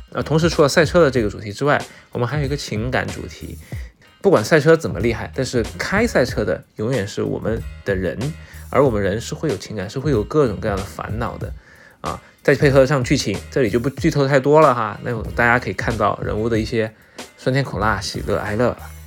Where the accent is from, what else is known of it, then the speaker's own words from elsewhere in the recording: China; 我们其实也一直在探讨，就是说什么样的是我们中国人自己的科幻。